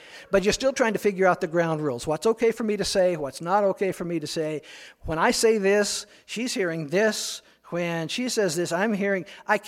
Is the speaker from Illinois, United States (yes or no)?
yes; Peoria, Illinois, United States; I grew up in Peoria. We're lucky to walk.